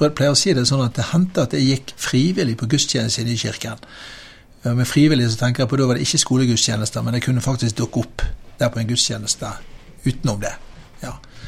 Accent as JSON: {"language": "Norwegian", "town": "Bergen", "region": "Vestland", "country": "Norway", "tie": "born or raised there", "said": "Jeg vokste opp i Bergen sentrum, gikk på Tangs."}